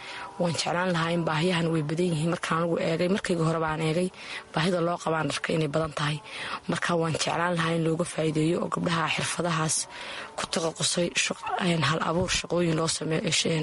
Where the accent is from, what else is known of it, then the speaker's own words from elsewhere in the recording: Sool, Somalia; arkay baahiyaha ka jira gobolka Sool, saasaan ugu talagalay inaan dadkayga uga faa'iideeyo, anaan ka faa'iideysto horumar ahaan aan gobolkayga ku soo kordhiyo